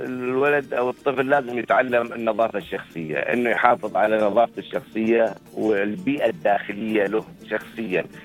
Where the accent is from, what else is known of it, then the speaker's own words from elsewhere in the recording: United Arab Emirates; لما نقول إحنا أنا إماراتي، طيب أنا إماراتي بشو؟